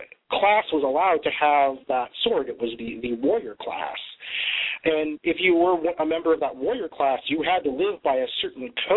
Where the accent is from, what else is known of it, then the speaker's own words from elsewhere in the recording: Federal Way, Washington, United States; reading about drive-by shootings in my hometown in Federal Way.